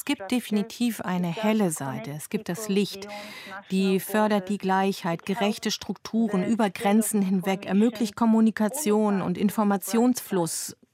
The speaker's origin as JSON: {"language": "German", "country": "Turkey", "tie": "born or raised there", "also_born_or_lived": "Strasbourg, France", "said": "Ich bin in Frankreich geboren worden, in Straßburg. Und als meine Eltern sich getrennt haben, ist mein Vater in Frankreich geblieben und meine Mutter ist mit mir in die Türkei gegangen. Das war ihr Heimatland. Für sie war es die Heimat. Für mich war es ein fremdes, ein neues Land."}